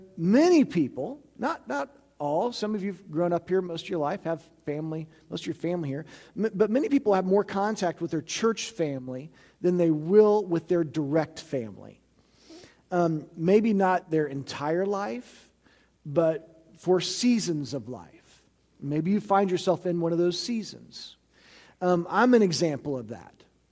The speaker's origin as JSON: {"language": "English", "region": "Missouri", "country": "United States", "tie": "born or raised there", "said": "I grew up in Missouri, and so I wasn't around any of my extended family much. Texas, Oklahoma, that's where they all were."}